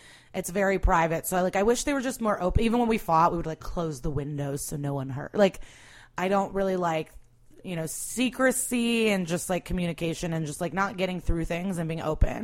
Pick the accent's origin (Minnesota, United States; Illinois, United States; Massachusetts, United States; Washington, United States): Illinois, United States; Skokie; also born or lived in Russia / Rogers Park; No, I was born in Russia. We lived, and then we moved to Rogers Park. And then we, like 2 years later, moved to Skokie.